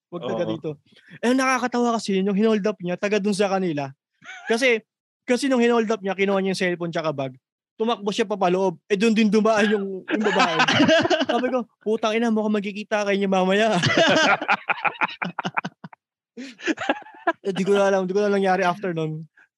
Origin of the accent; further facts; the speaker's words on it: Pasay, Metro Manila, Philippines; Brand out sa amin sa Pasay. Sa Ema, sa may Ema kami. Ema Corner Natividad. Meron toda doon.